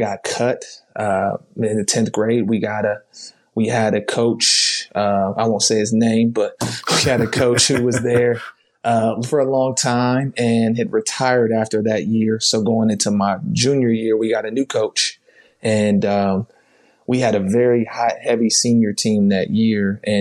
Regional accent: Reynoldsburg, Ohio, United States; I grew up in the Midwest, so very similar to where you are, right in the Columbus area. So I grew up in an area right outside of Columbus, Ohio, called Reynoldsburg.

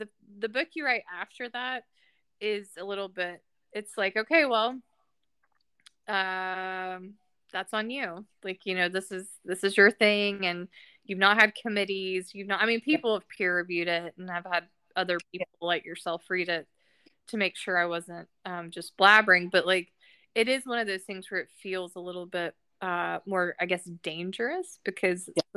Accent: Georgia, United States; now in North Carolina, United States; I live in North Carolina. I'm from Georgia. Go Dogs.

